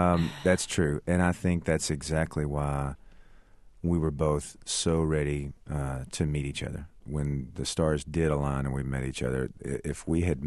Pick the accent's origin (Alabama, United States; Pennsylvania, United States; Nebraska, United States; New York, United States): Alabama, United States; also born or lived in Tennessee; Well, I grew up in North Alabama and Southern Tennessee and grew up with my dad listening to tons of country records